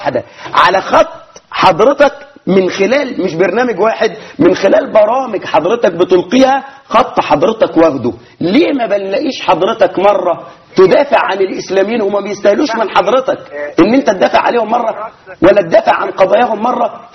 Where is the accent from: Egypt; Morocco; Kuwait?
Egypt; Suez, Suez Governorate; واحنا ناس من السويس وعايشين في السويس.